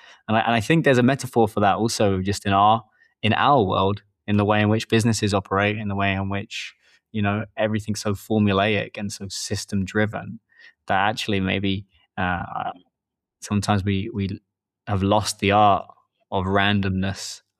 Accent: England, United Kingdom; I'm a Brit. I grew up in England

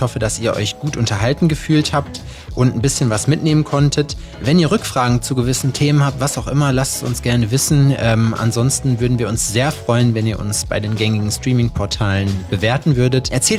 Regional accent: Jena, Thuringia, Germany; die wir 2022 zum ersten Mal in meiner Heimatstadt Jena organisiert haben

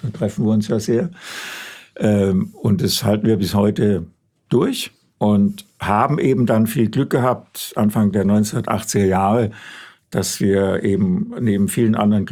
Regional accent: Friedrichshafen, Baden-Württemberg, Germany; also born or lived in Ravensburg; Bin dann in Friedrichshafen am Bodensee aufgewachsen und bin 1967 nach Heidelberg zum Studium.

